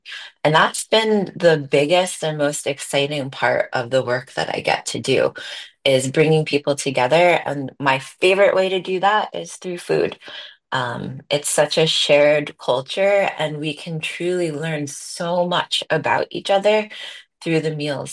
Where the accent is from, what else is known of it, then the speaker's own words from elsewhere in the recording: United States; as I was in Japan working, I decided it would be important to visit Hiroshima as an American.